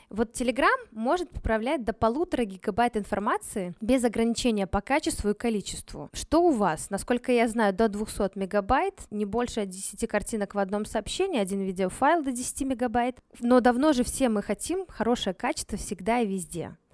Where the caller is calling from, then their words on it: Minsk, Belarus; Ну, я из Минска вещаю